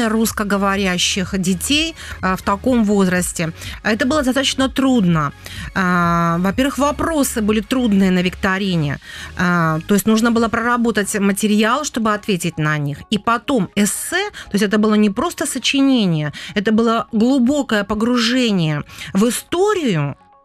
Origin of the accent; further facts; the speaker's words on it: Bryansk, Bryansk Oblast, Russia; я вообще русская сама, я родилась в России, я из Брянска, из Средней России.